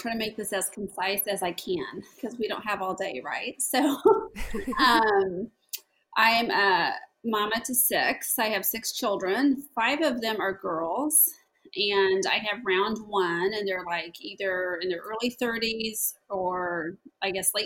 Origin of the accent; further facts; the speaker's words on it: Missouri, United States; So I'm originally from Missouri.